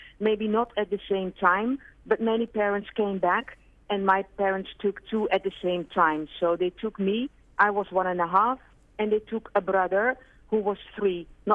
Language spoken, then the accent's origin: English; Amsterdam, North Holland, Netherlands; first language Dutch; English is a second language; I grew up in Holland, speaking Dutch with Dutch parents whom I didn't look like